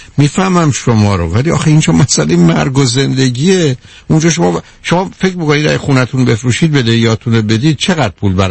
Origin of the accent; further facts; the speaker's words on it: Shiraz, Fars, Iran; اقلا آبروی ما شیرازی ها شما مگر حفظ کنید.